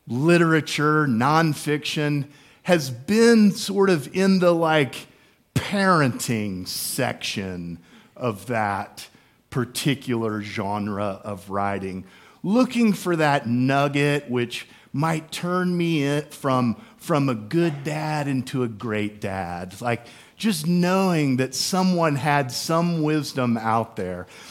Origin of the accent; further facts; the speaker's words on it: Houston, Texas, United States; I remember growing up, where I grew up in Houston, there was an old movie theater, the Alabama Theater